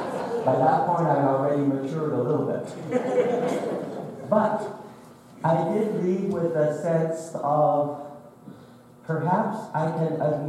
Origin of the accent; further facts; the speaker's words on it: Ontario, Canada; I recall growing up in Eastern Ontario in a rural community where the church was a mile and a half down the road.